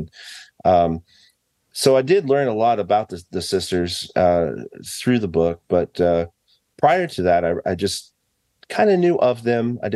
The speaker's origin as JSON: {"language": "English", "town": "Fairfax", "country": "United States", "tie": "born or raised there", "said": "I grew up in this town. I didn't even know any of this story until I was a teenager and just growing up in Fairfax."}